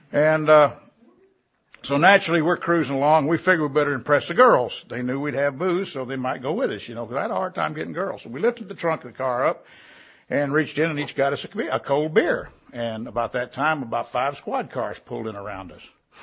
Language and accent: English; Watertown, South Dakota, United States; born there; also born or lived in Tulsa, United States / Omaha, United States / Kansas City, United States